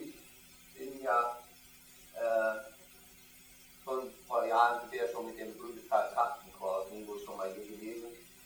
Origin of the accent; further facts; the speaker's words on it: Lower Silesian Voivodeship, Poland; ich komme aus Thiendorf, Kreis Lauban.